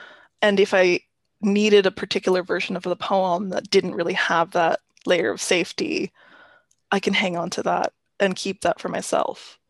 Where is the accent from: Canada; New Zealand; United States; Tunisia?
Canada; Sudbury, Ontario; group together all the poems about Sudbury, Ontario, my hometown, and kind of the landscape there.